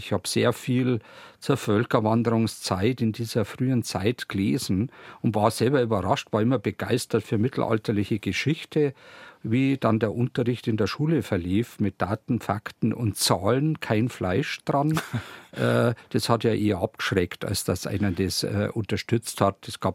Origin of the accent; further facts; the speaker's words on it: Landshut, Bavaria, Germany; born there; Ja, dort bin ich in Achdorf tatsächlich auch geboren.